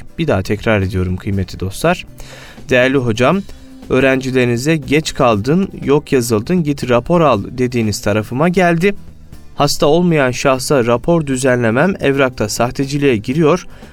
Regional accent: Gönen, Balıkesir, Turkey; Bugün memleketimden Balıkesir Gönen'den, Gönenlilere selam olsun diyelim

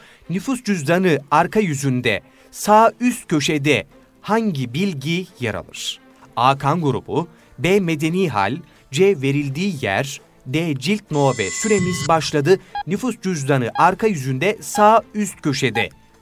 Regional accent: Konya, Turkey; Küçükken Konya'dayken bekçi Vehbi amca vardı.

